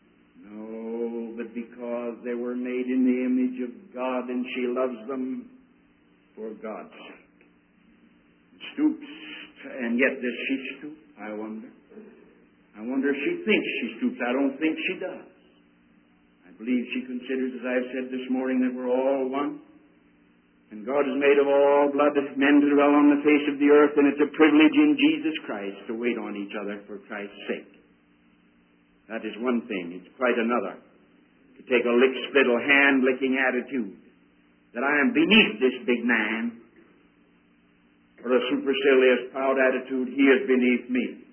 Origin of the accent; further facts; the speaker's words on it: Netherlands; accent: Dutch; English is a second language; I don't know whether she understood or not with my Dutch accent